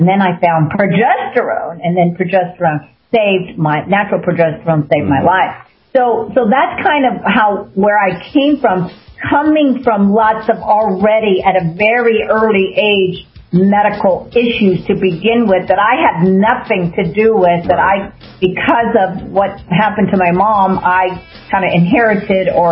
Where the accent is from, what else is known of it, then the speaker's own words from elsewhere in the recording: Texas, United States; I grew up in Texas.